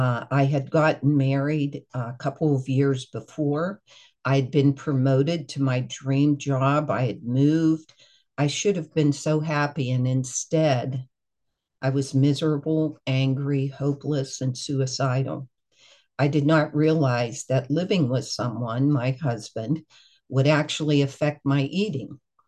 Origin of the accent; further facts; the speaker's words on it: Pittsburgh, Pennsylvania, United States; I am from Pittsburgh, Pennsylvania.